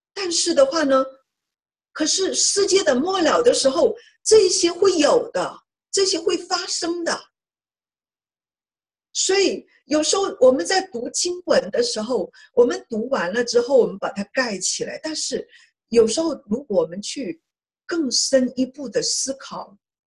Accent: China; 特别是像我们亚洲人，哎，我们中国人我们就喜欢吃一些中国的地道的一些特产。

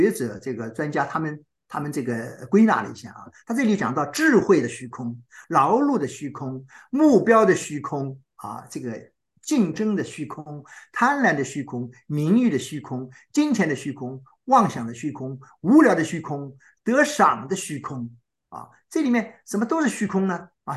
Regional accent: China; 我相信我们中国人是不谈死亡的

